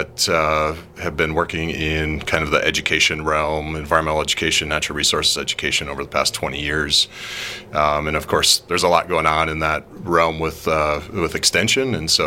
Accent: Antigo, Wisconsin, United States; So I grew up a little bit north of here in the Antigo area, Lang Lake County. My dad and my uncle were loggers.

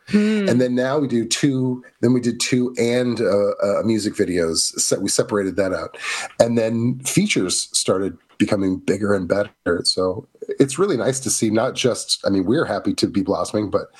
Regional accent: Missouri, United States; I'm originally from Missouri.

